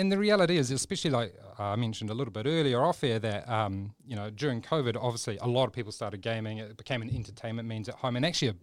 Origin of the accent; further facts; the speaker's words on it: Rotorua, Bay of Plenty, New Zealand; just an everyday boy growing up in Rotorua.